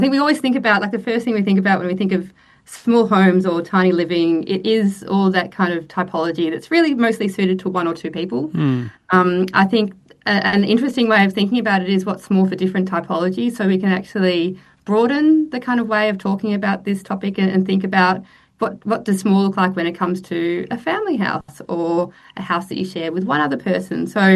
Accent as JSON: {"language": "English", "town": "Melbourne", "region": "Victoria", "country": "Australia", "said": "I'm from Melbourne"}